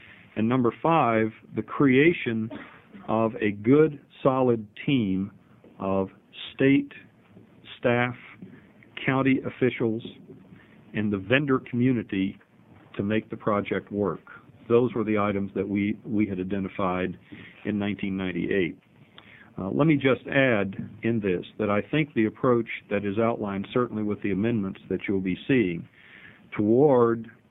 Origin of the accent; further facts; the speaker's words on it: North Carolina, United States; Mr. Davidson is very familiar with this one, as am I, since it happened in my home state of North Carolina.